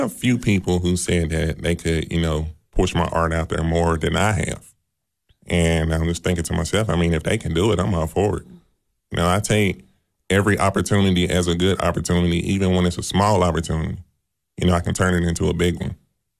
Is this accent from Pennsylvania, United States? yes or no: no; Memphis, Tennessee, United States; now in Cookeville, United States; that made me want to get out of Memphis more. Mm-hmm. I mean, I love my hometown, but it's just, you know, I had to explore more.